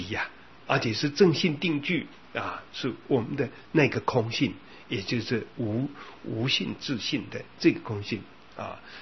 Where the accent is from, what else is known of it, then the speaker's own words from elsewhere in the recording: Taiwan; 你我说我是从台湾来的。